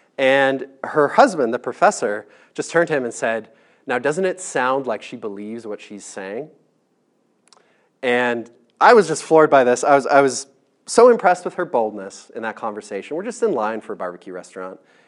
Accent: Canada; I'm a Canadian. I should have mentioned this. I'm a Canadian.

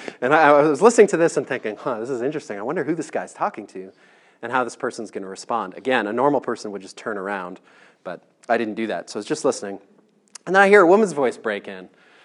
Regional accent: Canada; I'm a Canadian. I should have mentioned this. I'm a Canadian.

